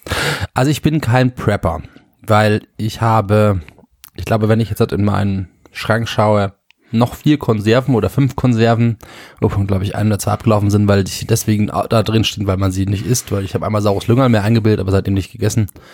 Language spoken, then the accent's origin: German; Germany; ich bin Deutscher